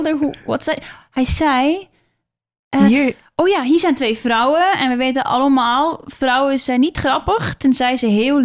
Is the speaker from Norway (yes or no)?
yes; Norway; Dutch is a second language; now in Netherlands; Ik kom uit Noorwegen, dus ik had ook geen... Ik wist niet wat cabaret was.